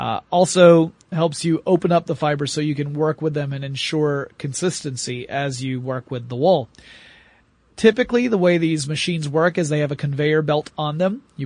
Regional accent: the South, United States; because I'm from the South, and they were very popular.

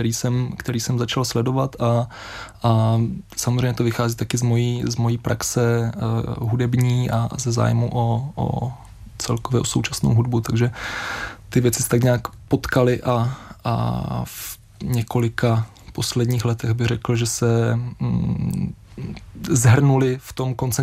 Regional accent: Opava, Moravian-Silesian Region, Czechia; začal se zajímat o umění v mém rodném městě v Opavě

